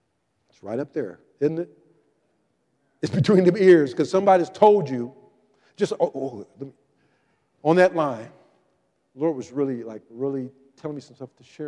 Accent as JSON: {"language": "English", "town": "Portland", "country": "United States", "tie": "born or raised there", "said": "I remember where I grew up in Portland, we had like three stations when I grew up."}